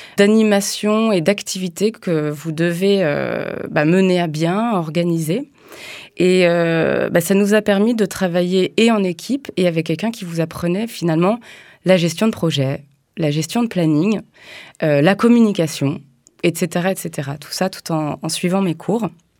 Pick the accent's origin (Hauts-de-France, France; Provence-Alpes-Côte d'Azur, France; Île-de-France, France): Île-de-France, France; J'ai 34 ans aujourd'hui, je suis d'origine d'Île-de-France.